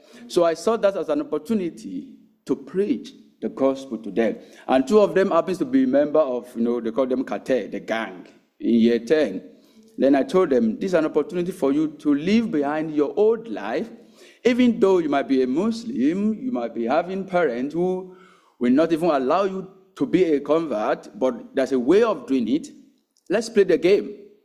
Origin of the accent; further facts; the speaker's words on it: Nigeria; Originally, I'm from Nigeria.